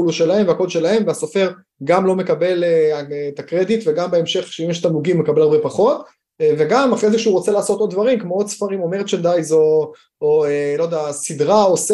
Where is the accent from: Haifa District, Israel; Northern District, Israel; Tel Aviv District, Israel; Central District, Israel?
Haifa District, Israel; Haifa; לנועתי בחיפה, גדלתי בחיפה, ילדות רגילה, צופים, צופי ים